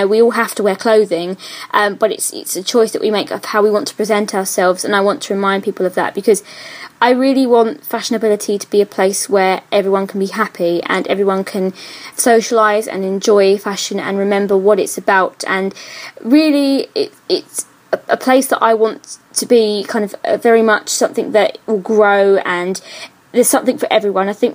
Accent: United Kingdom; some people would probably call me quite classic and quite kind of English looking, because I do have that fair complexion. And you know, the colourings that would suggest that I'm a Brit from the UK, where we get no sun whatsoever.

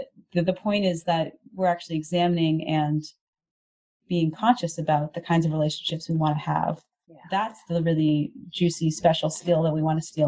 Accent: Houston, Texas, United States; growing up in Houston, Texas, there wasn't a ton.

